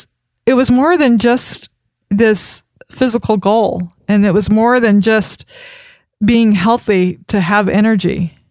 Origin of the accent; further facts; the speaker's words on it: Idaho, United States; Because I was born and raised in Idaho.